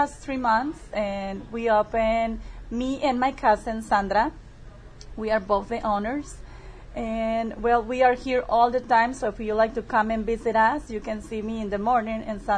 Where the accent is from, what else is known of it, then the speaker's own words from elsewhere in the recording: Puerto Vallarta, Jalisco, Mexico; I'm Mexican. I know that my name sounds a little bit weird, but that's my mom's name. And I am from Puerto Vallarta, and I live...